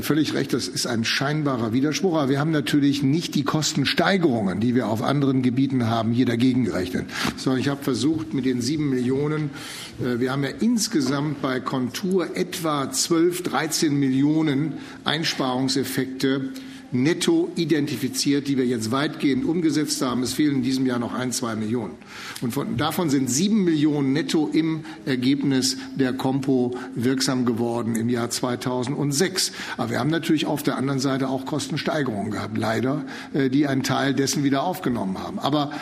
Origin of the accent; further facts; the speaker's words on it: Germany; Also nein, wir müssen als Deutsche, sage ich mal, sind wir gewohnt, auf der Landkarte immer nach Westen zu schauen.